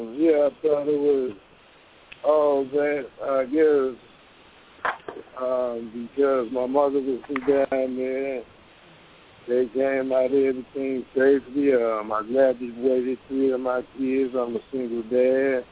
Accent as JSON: {"language": "English", "town": "Watts", "region": "California", "country": "United States", "lives_now": "Los Angeles, United States", "said": "Like you said, you from L.A., I'm from Watts."}